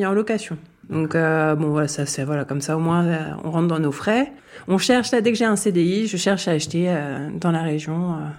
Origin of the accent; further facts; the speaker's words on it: Paris, Île-de-France, France; Alors, je suis née en région Paris. Je suis née à Neuilly-sur-Seine. Et après, en fait, on a vécu 25 ans à Paris, dans le 16e.